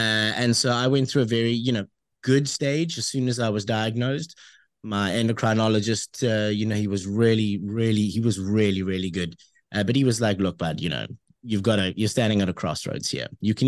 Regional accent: Cape Town, Western Cape, South Africa; I'm from Cape Town. I'm from Cape Town, South Africa. I was born here and just never left. I was born in a suburb called Deep Reverts in the southern suburbs.

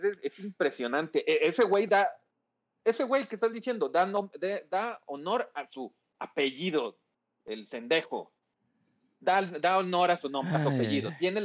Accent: Monterrey, Nuevo León, Mexico; como alguien que soy de Monterrey

